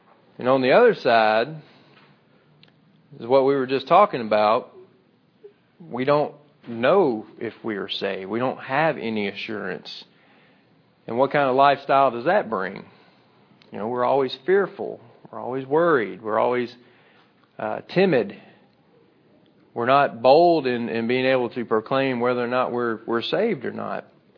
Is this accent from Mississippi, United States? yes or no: yes; Mississippi, United States; I remember growing up, where I grew up in South Mississippi, it was predominantly Baptist